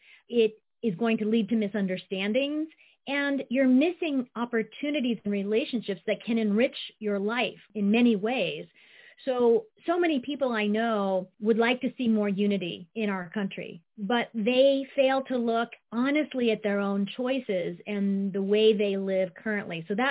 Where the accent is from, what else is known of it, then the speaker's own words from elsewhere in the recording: Ohio, United States; also born or lived in Japan; I grew up in a very conventional, smallish town life in Ohio